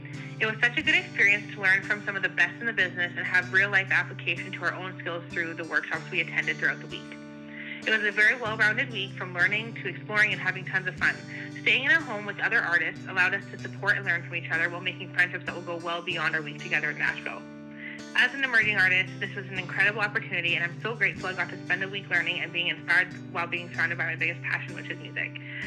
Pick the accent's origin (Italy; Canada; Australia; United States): Canada; Edmonton, Alberta; I'm an artist from Edmonton, Alberta.